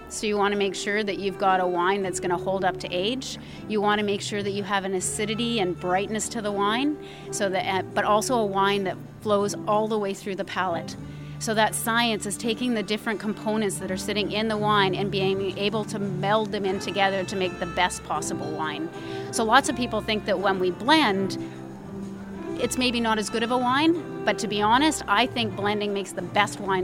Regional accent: Kelowna, British Columbia, Canada; I actually was born and raised in Kelowna.

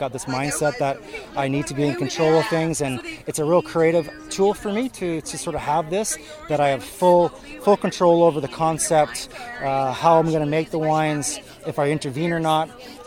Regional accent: Victoria, British Columbia, Canada; I am from Victoria originally, yes.

